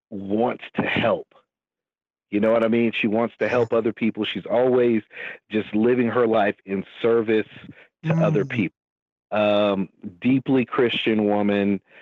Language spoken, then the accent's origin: English; Elizabethton, Tennessee, United States; She was on the board at the public library in my hometown, Elizabethton, Tennessee.